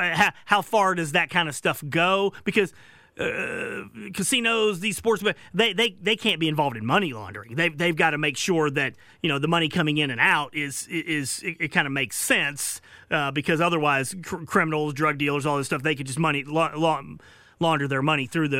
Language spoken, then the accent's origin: English; Arkansas, United States; He's from Arkansas. I'm from Arkansas.